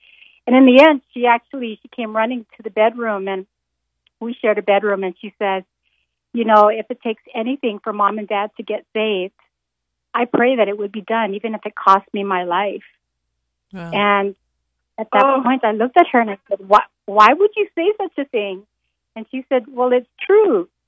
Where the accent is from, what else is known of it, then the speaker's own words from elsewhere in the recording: Kauai, Hawaii, United States; no, I'm born and raised on Kauai, so mm-hmm. I'm an island girl.